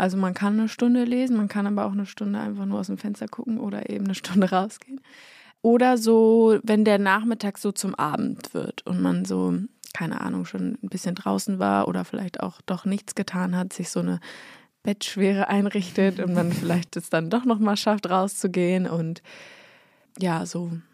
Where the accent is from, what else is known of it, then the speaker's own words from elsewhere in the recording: Berlin, Germany; moved away as an adult; now in Munich, Germany; seit meinem 6. Monatslebens, ja, bin ich hier. Deswegen, ich war immer so, ich bin nicht in München geboren, ich bin Berlinerin. Und jetzt bin ich lustigerweise quasi zurück zu den Wurzeln gekehrt.